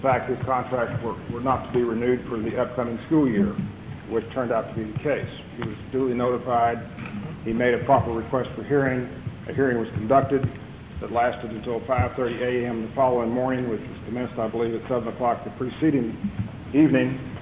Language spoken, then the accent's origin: English; San Antonio, Texas, United States; I'm from San Antonio.